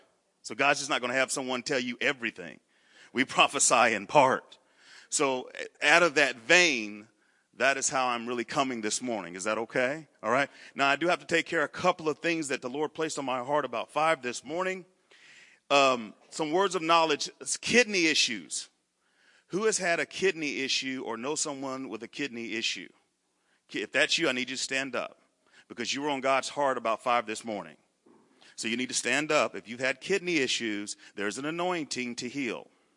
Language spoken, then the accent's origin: English; Anderson, Indiana, United States; also born or lived in Missouri; I'm from Anderson, Indiana. So I am most of my family is from Indiana.